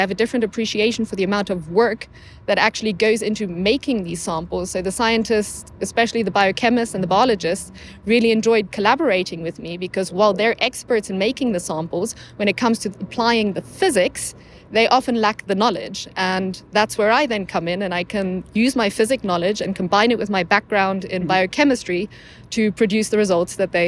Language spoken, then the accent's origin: English; South Africa; also born or lived in Germany; Yes, I am from South Africa originally. That's why I also … which is the South African pronunciation instead of the German pronunciation.